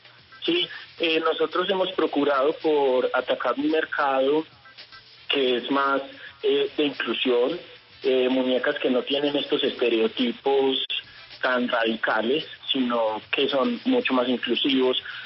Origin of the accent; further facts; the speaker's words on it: Manizales, Caldas, Colombia; nosotros somos de Manizales, de Colombia